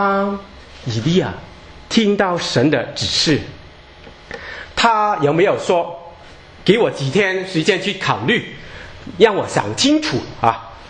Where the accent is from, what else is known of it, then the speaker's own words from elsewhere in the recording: China; 特别我们中国人啊，认为乌鸦不是一个不吉祥的鸟类啊